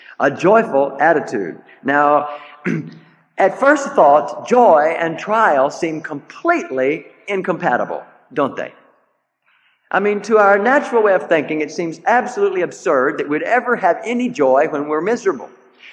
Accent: the South, United States; I'm coming from the South, and a lot of black people live there, precious black people.

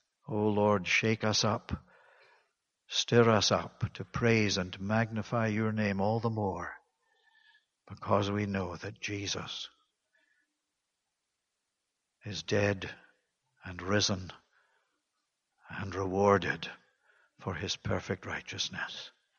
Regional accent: Scotland, United Kingdom; as it was in the circles in which I was brought up back in Bonnie, Scotland, in churches with no gospel at all

